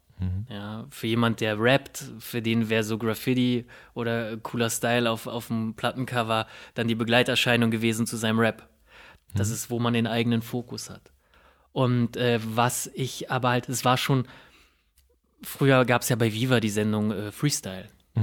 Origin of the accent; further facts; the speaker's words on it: Berlin, Germany; Ich war selten auf diesen Hip-Hop-Jams als Berliner, wo echt randaliert wurde.